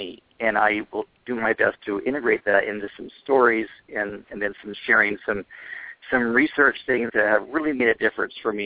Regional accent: United States; I'm speaking from my own being an American, growing up in a Western society with the Socratic method

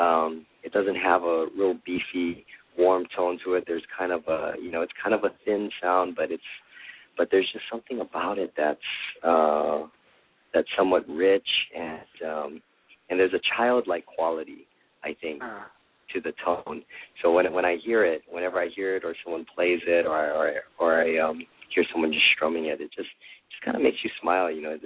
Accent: Hawaii, United States; And I guess just growing up in Hawaii, it wasn't unusual to have an ukulele and to play.

